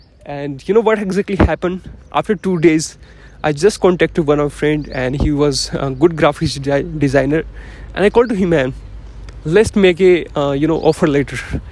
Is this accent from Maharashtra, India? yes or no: no; Jaipur, Rajasthan, India; So like as I'm from the Jaipur, and, you know, up in the nearest college, there is a Arya College out there.